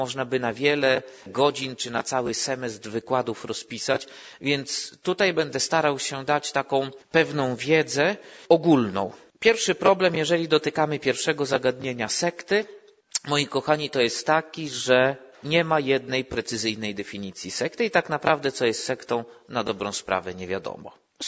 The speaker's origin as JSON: {"language": "Polish", "town": "Węgrów", "region": "Masovian Voivodeship", "country": "Poland", "said": "Pochodzę z Węgrowa, nieduża miejscowość, kilkadziesiąt kilometrów na wschód od Warszawy. Studiowałem teologię w Siedlcach."}